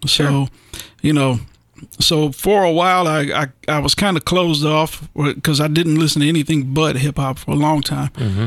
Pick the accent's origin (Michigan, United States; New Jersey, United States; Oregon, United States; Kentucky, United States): Kentucky, United States; Bowling Green; also born or lived in South Carolina; Well, I'm from Bowling Green.